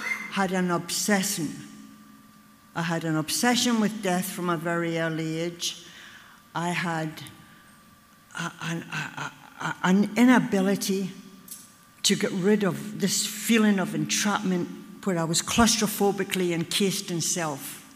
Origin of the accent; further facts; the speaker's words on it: Glasgow, Scotland, United Kingdom; born there; I was born in Glasgow, Scotland. I have Scottish, Irish, and English blood.